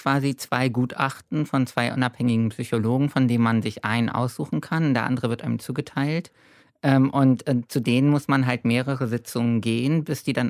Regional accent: Bremen, Germany; born there; Ich hatte das Problem, dass ich nicht gebürtig aus Berlin komme, sondern aus Bremen.

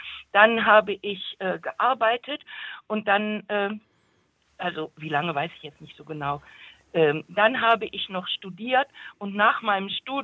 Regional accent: Lower Saxony, Germany; born there; now in Düsseldorf, Germany; und ich wohne jetzt seit 2001 wieder hier und also geboren bin ich eigentlich in Niedersachsen, aber in Düsseldorf

